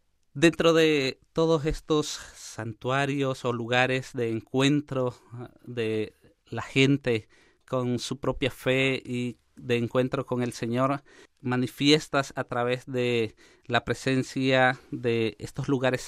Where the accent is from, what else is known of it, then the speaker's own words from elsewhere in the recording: Nicaragua; El idioma que hablamos en Nicaragua es el español, es nuestra lengua madre